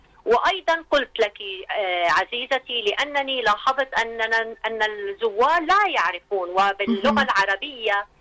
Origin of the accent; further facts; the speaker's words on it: Lebanon; طبعا أنا في كلبنانية، عندما كنا نأتي إلى إيران